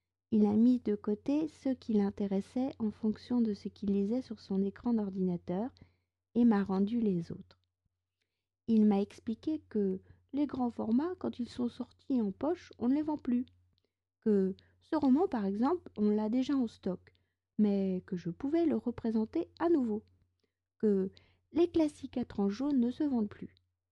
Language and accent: French; France; je suis française, j'habite près de Paris